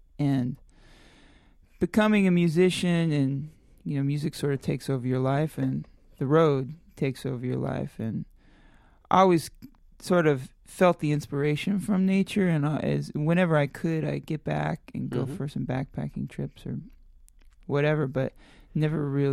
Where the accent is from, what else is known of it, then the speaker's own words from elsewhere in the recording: California, United States; And I grew up in the San Joaquin Valley where most of the country's food comes from, and it's beautiful, but it's just there's no beach there.